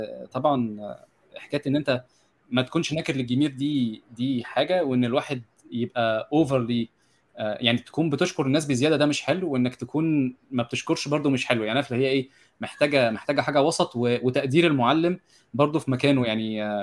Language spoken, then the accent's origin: Arabic; Egypt; احنا كلنا من مصر